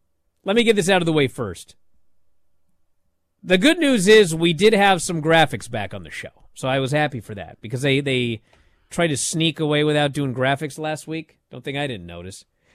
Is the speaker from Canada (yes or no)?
yes; Canada; For me, coming as an independent wrestler from Canada whose background is I'm British.